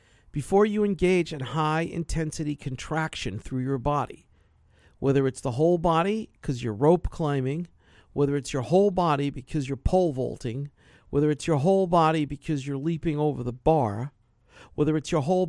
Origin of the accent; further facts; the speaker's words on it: New York, United States; I'm from New York, man. Badminton, get out of here.